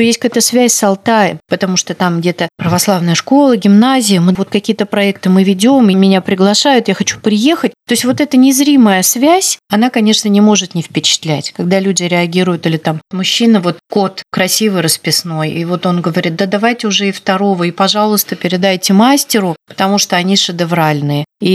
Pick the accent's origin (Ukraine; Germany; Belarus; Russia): Russia; Biysk, Altai Krai; ну, мы с Алтая, она говорит, откуда, я говорю, ну, Алтайский край, Бийск.